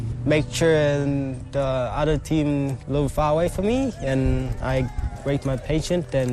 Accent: Tennant Creek, Northern Territory, Australia; I grew up on Tennant Creek, but Newell Junction is where my family from, and I'm a Katie's from the Katie's tribe.

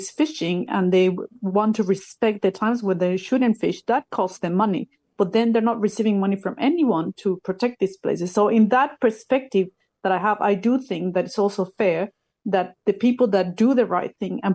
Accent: Mexico; because I have experience, I'm from Mexico, so I have experienced small, going to really small rural lands that had amazing nature.

